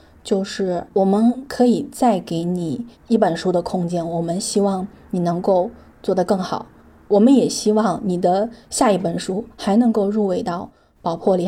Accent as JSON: {"language": "Chinese", "region": "Shandong", "country": "China", "tie": "born or raised there", "said": "我回到了我的家乡，我看到是我童年很常看到的那种景象，是到了冬天一定会有大雾，是那种冬天光枯的稻田，北方农村才有的那种屋顶。"}